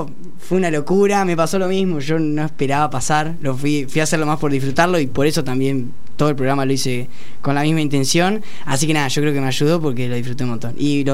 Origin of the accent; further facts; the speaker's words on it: Gualeguaychú, Entre Ríos, Argentina; also born or lived in Buenos Aires; yo nací acá en Buenos Aires, viví hasta los 6 años en Buenos Aires, me mudé a Gualeguaychú, que es donde es mi familia. Nada, viví hasta los 18 años en Gualeguaychú.